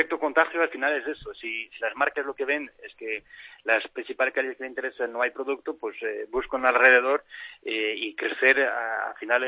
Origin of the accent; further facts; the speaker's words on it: Portugal; Spanish is a second language; como portugués que soy